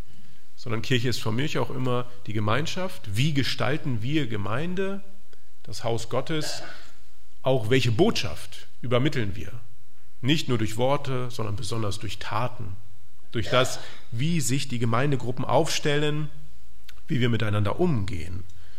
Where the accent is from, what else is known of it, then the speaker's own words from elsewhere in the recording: Salzgitter, Lower Saxony, Germany; nämlich in unserer Dorfkirche damals in Salzgitter, wo ich aufgewachsen bin.